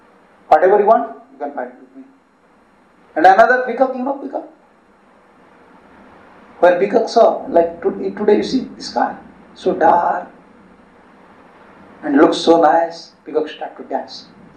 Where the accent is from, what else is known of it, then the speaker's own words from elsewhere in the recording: Suriname; English is a second language; now in Netherlands; When I came from Suriname to Holland, Amsterdam, dogs are there.